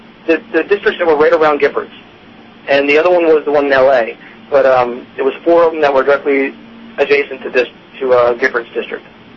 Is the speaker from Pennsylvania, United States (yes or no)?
yes; Philadelphia, Pennsylvania, United States; Me growing up in Philadelphia, that's where everybody went, of course.